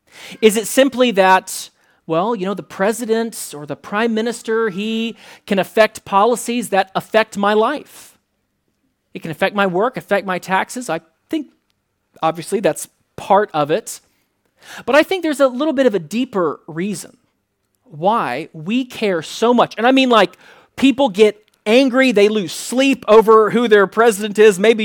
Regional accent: United States; my average interactions as an American, not with you guys, but just out there with people I don't know

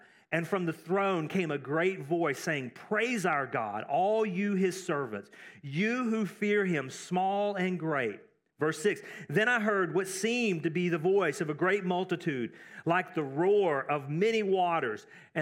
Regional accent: Texas, United States; now in Europe; I grew up in Texas, so football was really big to me.

